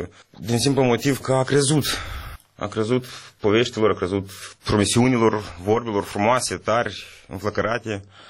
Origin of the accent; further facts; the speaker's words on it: Moldova; Eu sunt moldovean, ea ruschi.